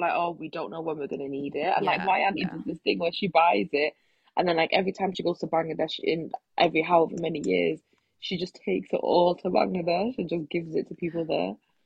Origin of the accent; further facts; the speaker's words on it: United Kingdom; it's such an important and like empowering part of our history as like British South Asians.